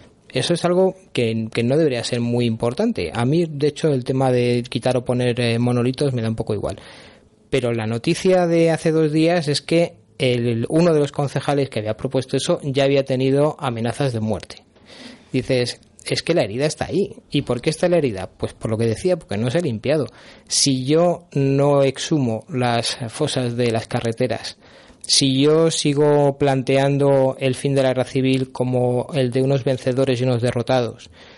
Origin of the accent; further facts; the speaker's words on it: Puente del Arzobispo, Castilla-La Mancha, Spain; Yo crecí en Puente del Arzobispo, en un pueblo pequeñito de aquí de la provincia de Toledo